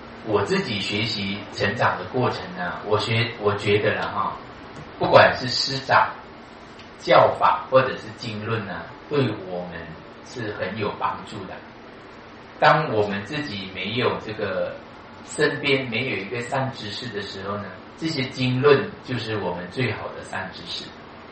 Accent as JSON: {"language": "Chinese", "region": "Sabah", "country": "Malaysia", "tie": "born or raised there", "said": "我小时候啊，因为我的家乡呢是东马，就是 East Malaysia 啊，就是沙巴那边。我们是佛法的边地，我们那边是早期是没有出家众的，没有佛。"}